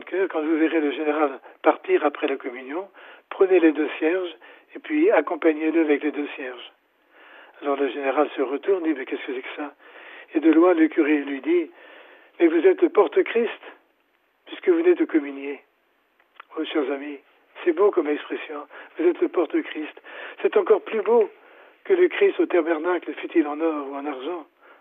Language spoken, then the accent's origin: French; Loigny-la-Bataille, Centre-Val de Loire, France; C'est à Loigny-les-Batailles, c'est chez nous, en Eure-et-Loire.